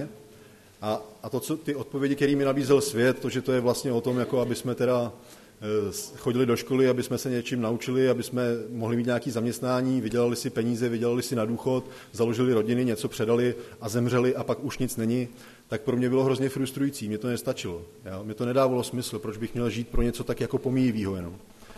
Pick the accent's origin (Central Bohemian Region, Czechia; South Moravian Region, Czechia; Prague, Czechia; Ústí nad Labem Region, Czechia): Ústí nad Labem Region, Czechia; Šluknov; ze Šluknova.